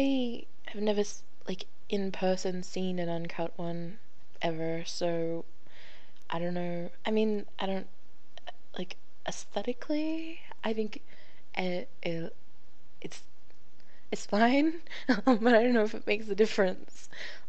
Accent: Australia; Oh, this is bad. I'm Australian. I need centimeters, please.

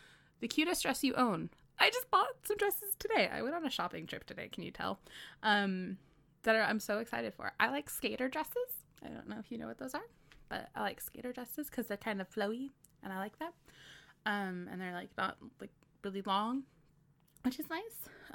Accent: West Coast, United States; let's just say West Coast of the US.

